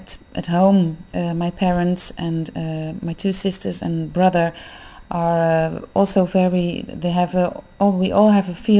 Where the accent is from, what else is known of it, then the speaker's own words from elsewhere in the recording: Bergen op Zoom, North Brabant, Netherlands; moved away as an adult; also born or lived in Utrecht; I was born and raised in Bergen-op-Zoom. That's the province, in the province Brabant, in Holland, the Netherlands. I lived there until I was about 19. Then I left to Utrecht